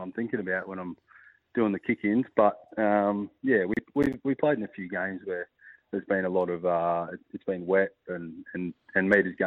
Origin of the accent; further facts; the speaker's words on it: Perth, Western Australia, Australia; I'm from Perth, so yeah. I didn't really know what rugby league was until I moved here.